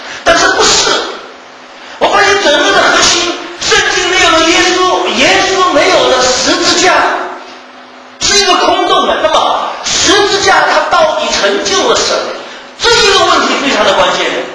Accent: China; 因为以色列管我中国人什么关系

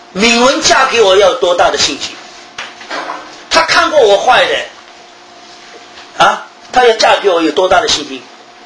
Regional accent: China; 我觉得这句话我们中国人读起来比较容易啊

